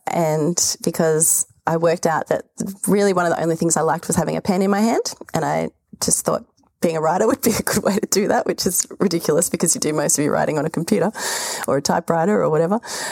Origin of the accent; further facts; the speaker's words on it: Frankston, Victoria, Australia; born there; I was born in Victoria in Melbourne, or in Frankston. So that's in Australia, down the bottom of Australia for people that aren't Australian. And it's kind of a coastal area.